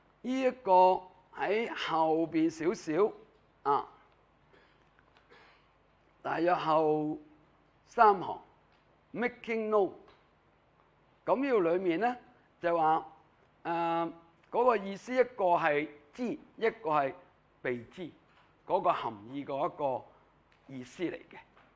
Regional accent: China; 咁我哋中國人咧，呢兩個字咧都會譯佢做色嘅啊

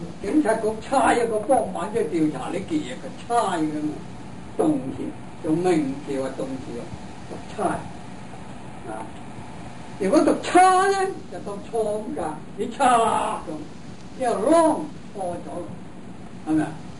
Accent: Guangdong, China; 我哋廣東人

